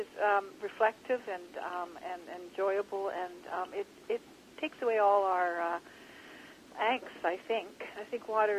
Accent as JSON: {"language": "English", "town": "Vancouver", "region": "British Columbia", "country": "Canada", "tie": "born or raised there", "said": "Yeah, I grew up in Kitsilano by the beach."}